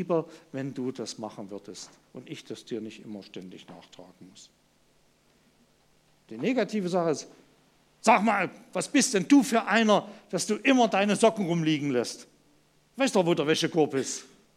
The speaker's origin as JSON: {"language": "German", "town": "Haina", "region": "Hesse", "country": "Germany", "tie": "born or raised there", "said": "Wir sind in einer kleinen Gemeinde groß geworden in Haina."}